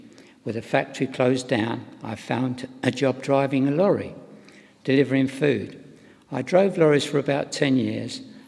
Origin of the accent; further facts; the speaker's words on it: London, United Kingdom; I was born and lived in South London, just off the old Kent Road.